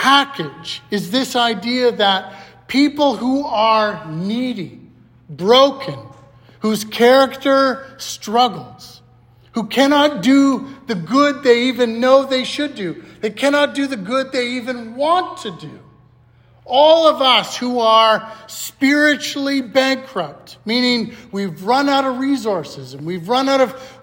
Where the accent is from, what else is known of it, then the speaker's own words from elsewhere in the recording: Saskatchewan, Canada; also born or lived in Alberta; I come from the Saskatchewan prairies, and then I moved to the Alberta prairies, and there's one thing that's prevalent in the prairies, Hutterites. Anyone heard of a Hutterite? So I grew up, my family, small town Saskatchewan